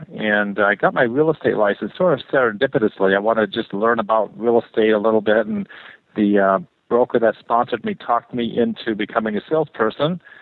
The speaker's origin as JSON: {"language": "English", "country": "Canada", "tie": "born or raised there", "said": "I was raised in Canada. So I was considered a foreigner"}